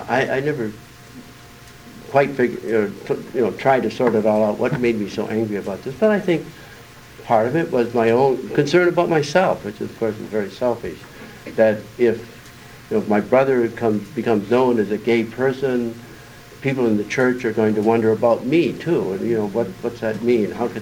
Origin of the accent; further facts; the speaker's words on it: Detroit, Michigan, United States; I've always been in Detroit. I grew up in Detroit